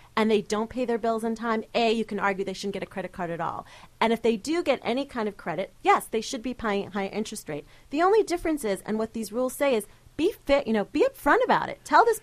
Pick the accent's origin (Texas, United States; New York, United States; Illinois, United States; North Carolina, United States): New York, United States; Queens; I'm from Queens, so watch it.